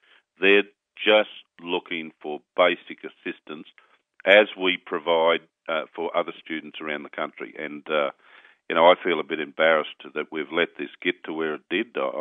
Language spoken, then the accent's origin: English; Queensland, Australia; from my home state of Queensland